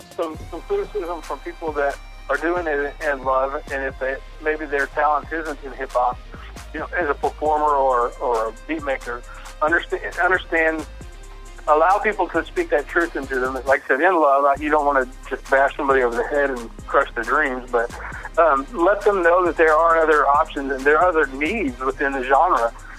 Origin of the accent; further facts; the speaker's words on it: Houston, Texas, United States; somehow found out I was from Houston